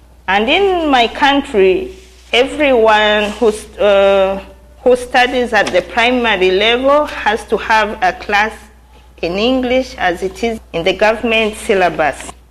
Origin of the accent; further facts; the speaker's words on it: Tanzania; first language Swahili; English is a second language; from Tanzania, which is a country on the eastern part of Africa. My native language is called Swahili. I began to learn English from my primary school level when I was about 7 years of age.